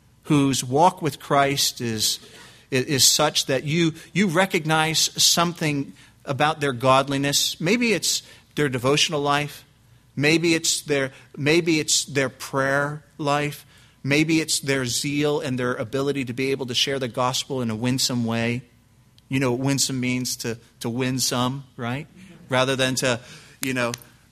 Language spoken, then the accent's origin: English; New Jersey, United States; now in England; British friends tell me as an American I'm a bit brash, particularly since I'm from New Jersey.